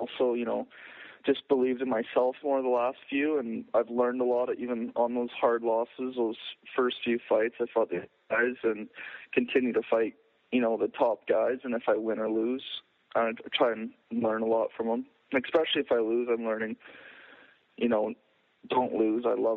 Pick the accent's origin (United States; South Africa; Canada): Canada; Lethbridge, Alberta; You know, we had a great night in Lethbridge at my hometown, Rumble in the Cage.